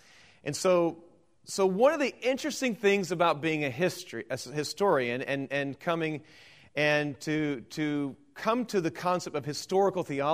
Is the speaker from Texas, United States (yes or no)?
yes; Dallas, Texas, United States; So I was raised in a very political Republican Dallas Cowboy family. I grew up in Dallas, you know.